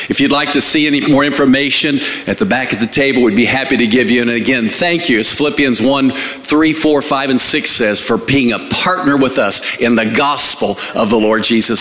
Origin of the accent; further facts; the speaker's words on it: Salem, California, United States; I grew up in Salem, which is a rural community down in Kern River.